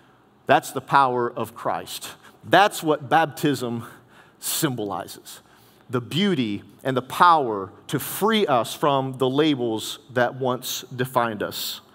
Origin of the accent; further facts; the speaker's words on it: United States; I'm a white man. Boy, am I white. I'm an American, right?